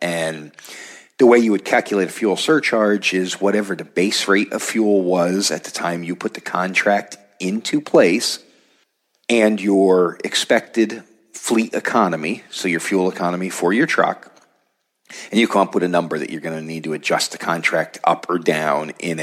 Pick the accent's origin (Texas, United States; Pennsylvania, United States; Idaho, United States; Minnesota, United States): Pennsylvania, United States; In my home state of Pennsylvania, gasoline spiked 20 cents overnight